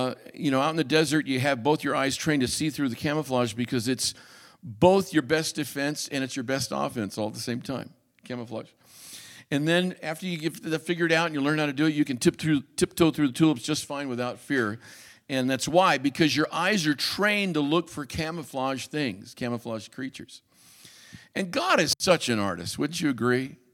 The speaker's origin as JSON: {"language": "English", "region": "Arizona", "country": "United States", "tie": "born or raised there", "said": "You know, as I mentioned, I grew up in Arizona. My dad was a football coach at the University of Arizona."}